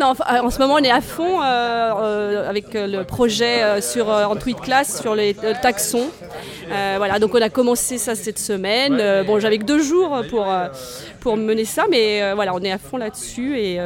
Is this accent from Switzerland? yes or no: no; Roanne, Auvergne-Rhône-Alpes, France; je viens de Roanne, donc tout près de Lyon, 80 km de Lyon.